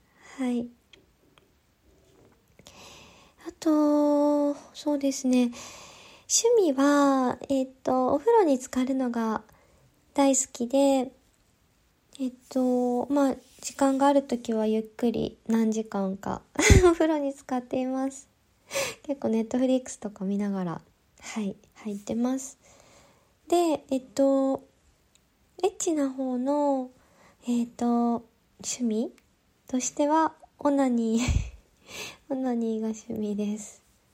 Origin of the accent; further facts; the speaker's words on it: Kansai, Japan; 出身は関西地方です。